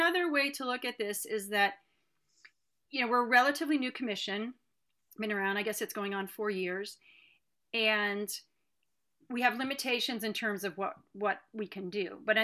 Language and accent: English; New England, United States; I'm from New England, and the towns around where I grew up are, you know, as they are on the other coast in California